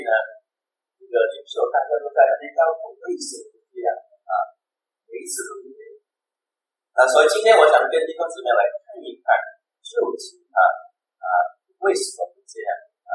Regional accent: Guangdong, China; 然后呢，我们广东话叫抽税，然后又抽水啊

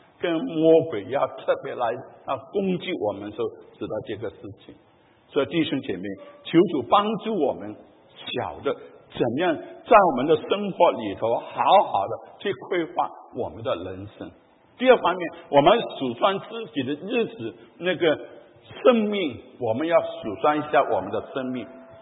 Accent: China; 我们中国人常常说桥船到桥头自然直

